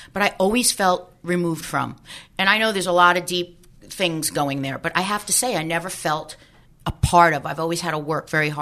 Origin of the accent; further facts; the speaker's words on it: Long Island, New York, United States; I mean, I grew up in New York, clearly. And let's see, Long Island.